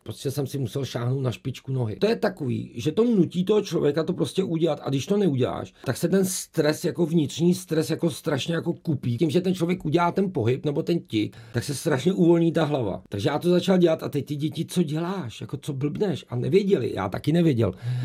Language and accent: Czech; Prague, Czechia; já jsem vyrůstal na Praze 8 v Kobylisích, chodil jsem na Hovrčovickou ulici